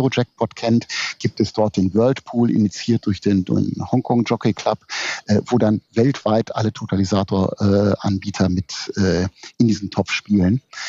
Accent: Hanover, Lower Saxony, Germany; dann habe ich das als Hannoveraner ja schon schwer

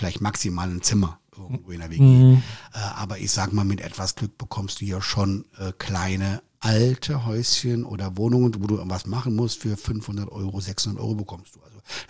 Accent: Hesse, Germany; Ich bin Hesse.

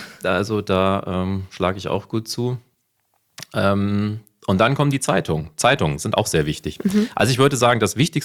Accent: Hesse, Germany; accent: North Hessian; hört man meinen nordhessischen Dialekt, Akzent

